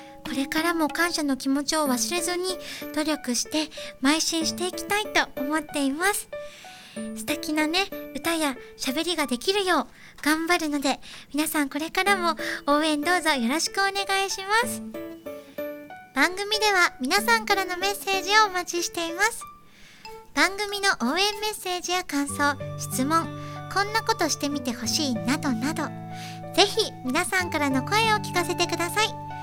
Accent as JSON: {"language": "Japanese", "region": "Hokkaido", "country": "Japan", "moved": "yes", "lives_now": "Tokyo, Japan", "said": "私は北海道から上京してきたんですけど、やっぱりこう最初は知ってる人も友達もいなくて"}